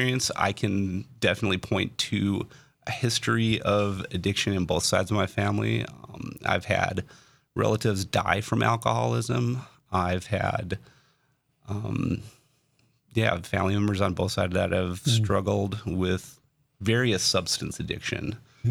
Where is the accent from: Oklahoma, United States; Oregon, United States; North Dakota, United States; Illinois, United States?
North Dakota, United States; Fargo; Well, I grew up in Fargo, West Fargo, that area. Lived there for most of my... pretty much right up till adulthood.